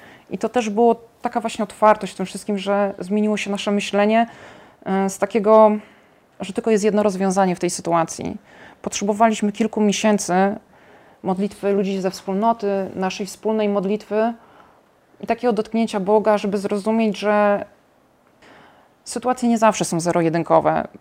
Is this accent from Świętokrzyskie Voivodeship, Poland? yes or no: no; Kraków, Lesser Poland, Poland; pochodzimy z Krakowa i należymy do parafii Matki Bożej Błogosławionego Macierzyństwa.